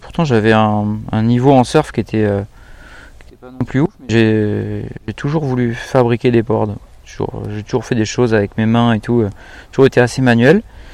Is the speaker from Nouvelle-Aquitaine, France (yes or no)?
yes; Montalivet, Nouvelle-Aquitaine, France; now in Basque Country, France; Je suis originaire de Montalivet et ça fait une vingtaine d'années que j'habite dans le Pays Basque.